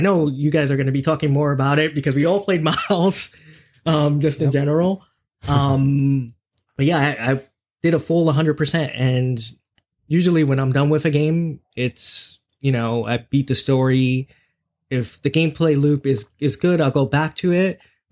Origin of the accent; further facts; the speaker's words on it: New York, United States; especially in the New York setting, since I'm from New York.